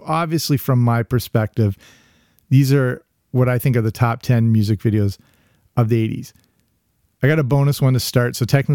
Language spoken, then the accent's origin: English; England, United Kingdom; also born or lived in Canada; I grew up in England, between Canada and England. So as many of my childhood memories are based in England as they are in North America.